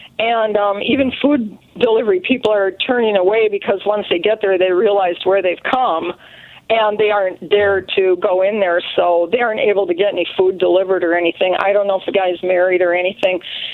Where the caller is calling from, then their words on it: St. Michael, Minnesota, United States; Hi, I'm calling from Minnesota with more clarification of the brutal murder of Mr. Floyd.